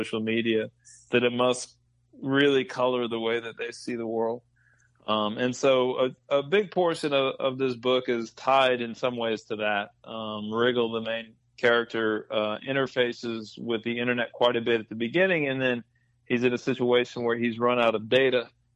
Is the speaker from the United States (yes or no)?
yes; Texas, United States; I come from the Texas-Mexico border.